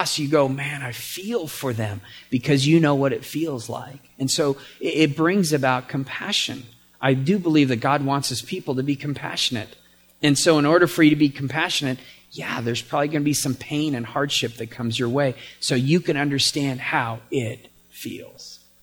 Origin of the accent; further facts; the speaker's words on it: England, United Kingdom; It's Aramaic. I'm English. I'm excused.